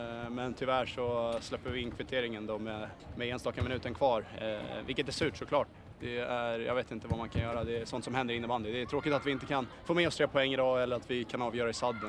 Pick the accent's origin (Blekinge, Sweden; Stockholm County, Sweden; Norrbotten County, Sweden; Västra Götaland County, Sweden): Stockholm County, Sweden; Åkersberga; jag kommer från Åkersberga, en förort till Stockholm.